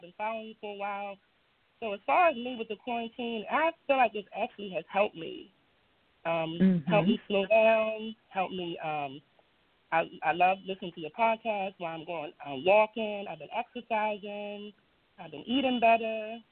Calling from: Baltimore, Maryland, United States; I'm calling from Baltimore, Maryland.

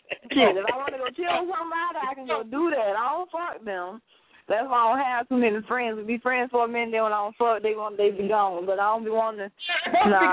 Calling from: Pensacola, Florida, United States; I'm calling from Pensacola.

